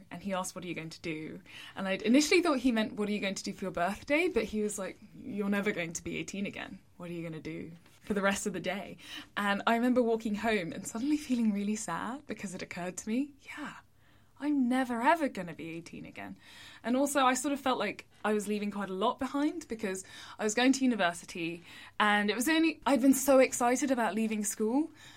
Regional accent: United Kingdom; it also was kind of the first year I'd really thought a lot about being British. Because like my parents are Nigerian, and for about half of my gap year I went to Ghana where my mum was working.

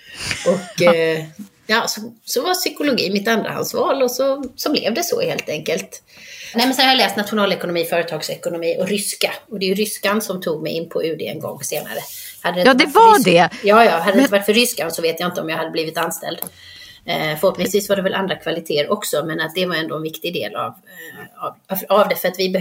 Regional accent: Halmstad, Halland County, Sweden; Jag är uppvuxen i Halmstad, så de flyttade ut till något som heter Frösakull ute vid havet.

